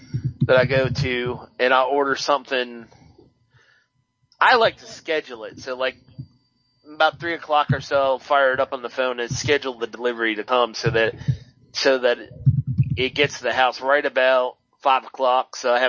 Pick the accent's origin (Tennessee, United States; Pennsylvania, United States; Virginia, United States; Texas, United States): Pennsylvania, United States; Pittsburgh; Well, part of my life, I grew up in the Pittsburgh area, and that's a huge thing in the Pittsburgh area is pierogi.